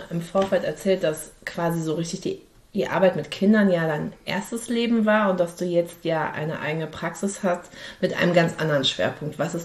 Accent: Dortmund, North Rhine-Westphalia, Germany; Ich komme ja aus Dortmund, insofern sind wir nahezu Nachbarn in unserem damaligen Leben.

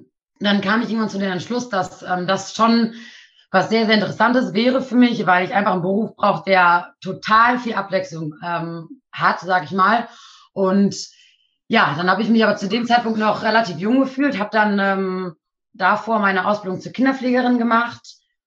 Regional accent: Nienburg, Lower Saxony, Germany; born there; ich bin 24 Jahre alt, komme gebürtig aus Nienburg, wohne mittlerweile auch wieder in Nienburg.

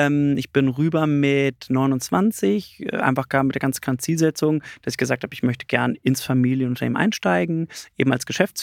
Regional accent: Cologne, North Rhine-Westphalia, Germany; wir kommen aus Köln, Kölner Familienunternehmen. Das Unternehmen ist auch aus Köln kommen. Wir wohnen oder sind jetzt eben in Hürth beheimatet mit dem Standort. Wir wohnen alle in Köln, ist aber 10 Minuten, ist nicht weit auseinander.

